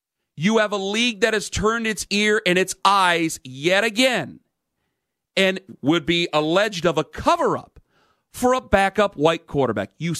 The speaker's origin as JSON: {"language": "English", "town": "Cleveland", "region": "Ohio", "country": "United States", "said": "just because I'm from Cleveland."}